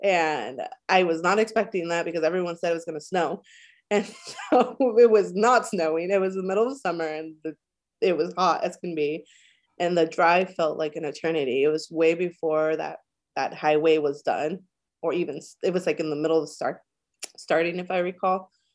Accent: Compton, California, United States; So I was born in California. So I'm an LA born child, raised in Compton, which it always throws people off.

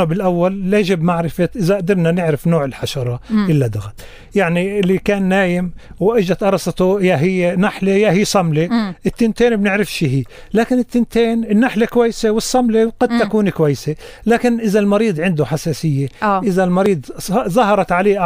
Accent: Hebron, West Bank, Palestine; إحنا عندنا بالخليل

